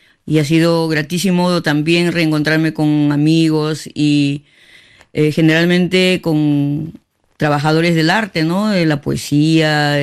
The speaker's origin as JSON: {"language": "Spanish", "town": "Madrid", "region": "Community of Madrid", "country": "Spain", "said": "Hicimos un bonito concierto con él y luego a Madrid, de donde vengo, ¿no?"}